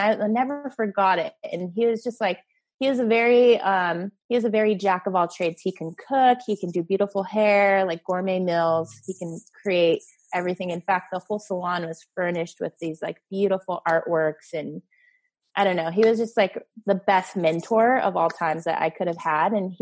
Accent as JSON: {"language": "English", "region": "California", "country": "United States", "lives_now": "San Clemente, United States", "said": "I'm originally from LA County, and I've been doing hair for 15, 16 years now, and my life took me over to Orange County"}